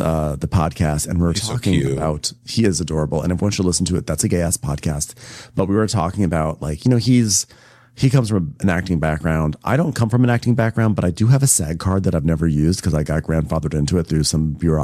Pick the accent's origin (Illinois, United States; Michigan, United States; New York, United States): New York, United States; I'm from Westchester, New York. I went to school in New Hampshire. Like, preppy is like my true vibe.